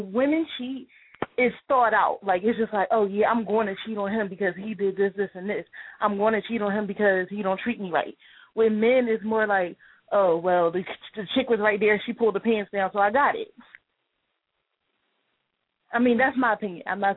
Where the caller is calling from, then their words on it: Philadelphia, Pennsylvania, United States; I'm from Philly.